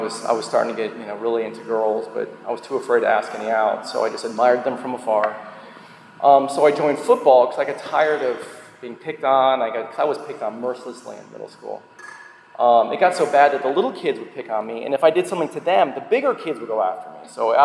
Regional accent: Chicago, Illinois, United States; moved away; Remember, I came from Chicago, okay? There's a bit of a culture change there. To say nothing of the weather.

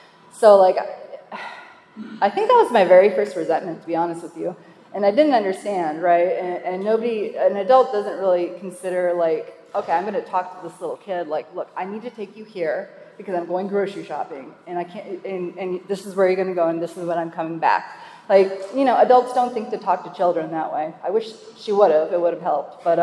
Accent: Ontario, Canada; I'm from Ontario, Canada.

